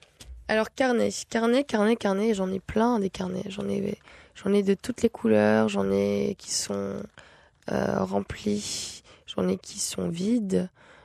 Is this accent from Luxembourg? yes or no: yes; Luxembourg; Ouais, j'ai grandi au Luxembourg.